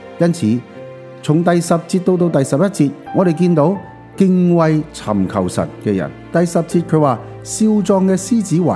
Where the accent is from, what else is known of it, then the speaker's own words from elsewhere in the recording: China; 就好像我们中国人有一句说话这样形容